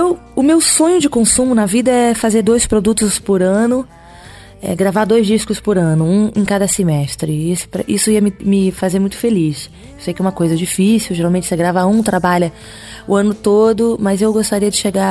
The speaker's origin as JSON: {"language": "Portuguese", "country": "Brazil", "said": "as pessoas dizem que tem gente que nem pensa que eu sou brasileira, tem gente que nem lembra."}